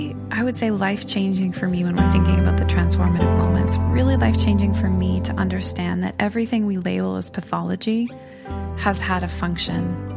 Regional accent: Canada; I mean, as a Canadian, I don't have the death penalty in my country.

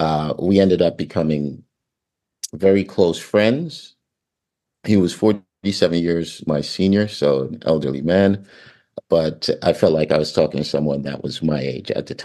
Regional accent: Jamaica; also born or lived in Arlington, United States; now in United States; I would start with, I'm originally from Jamaica and did my schooling in the States, Arlington, Virginia, DC area.

